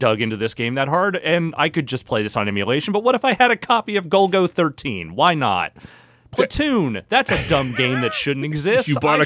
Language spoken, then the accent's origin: English; California, United States; when I was out there in California a few weeks ago, I didn't know there was a retro video game store in my hometown